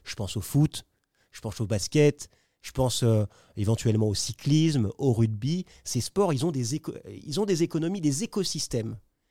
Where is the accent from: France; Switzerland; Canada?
France; French Guiana; moi, je viens de Guyane, donc je viens de l'Outre-mer à la base.